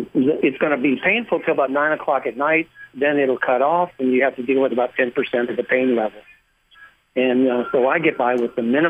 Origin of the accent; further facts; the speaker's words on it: Florida, United States; Well, I'm from Florida.